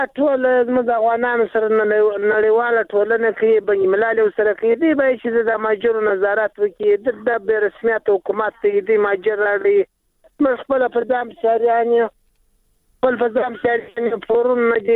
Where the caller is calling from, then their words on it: Urozgan, Afghanistan; زه د روزګان د ولایت جراوت ولسوالۍ … خبره کوم.